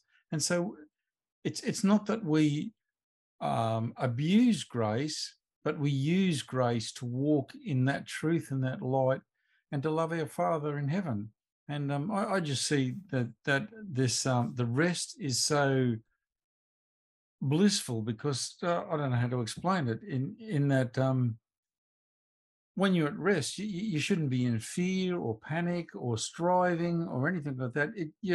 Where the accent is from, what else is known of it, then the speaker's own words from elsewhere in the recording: Ipswich, Queensland, Australia; I'm from Ipswich in Queensland, not too far away from